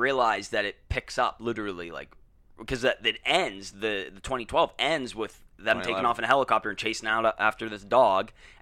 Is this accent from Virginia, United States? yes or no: no; Pittsburgh, Pennsylvania, United States; We're from Pittsburgh.